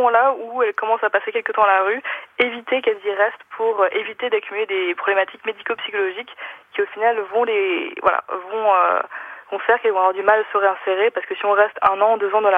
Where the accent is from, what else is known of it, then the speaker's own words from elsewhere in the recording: Grand Est, France; Moi, je viens des Vosges, à la base.